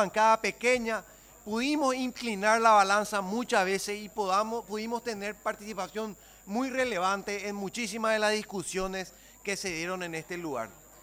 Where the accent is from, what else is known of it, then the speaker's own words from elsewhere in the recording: Paraguay; trabajar incansablemente para construir consensos como paraguayos.